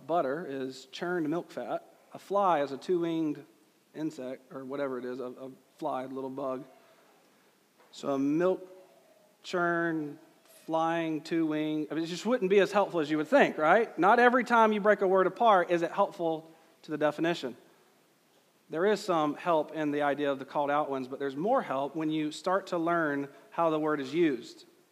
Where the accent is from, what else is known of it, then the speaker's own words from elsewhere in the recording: Georgia, United States; English is hard enough for me. I'm from Georgia.